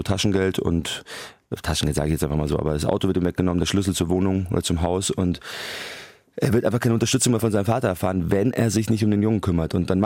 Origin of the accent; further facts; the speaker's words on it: Munich, Bavaria, Germany; ich bin in München aufgewachsen